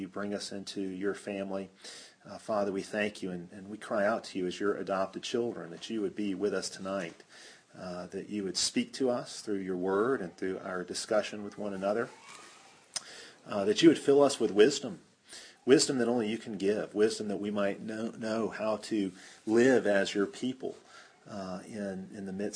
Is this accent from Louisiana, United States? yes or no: no; Chicago, Illinois, United States; I grew up in Chicago, went to a large public high school